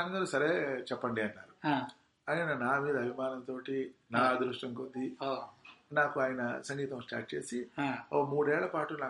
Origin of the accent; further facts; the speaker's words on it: Hyderabad, Telangana, India; born there; ఆ తర్వాత హైదరాబాద్ వచ్చి ఇక్కడ సెటిల్ అయిపోయిన తర్వాత ఇక్కడ ఇక్కడే మేమంతా పుట్టాము, మా పిల్లలు అంతా కూడాను.